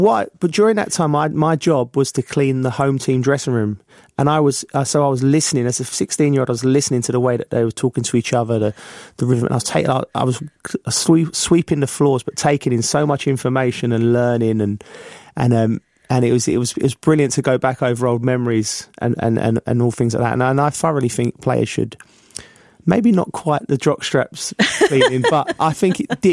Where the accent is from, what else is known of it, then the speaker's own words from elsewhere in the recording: Kentish Town, London, United Kingdom; You know, like I said, I come from Kentish Town, which I'm really proud of.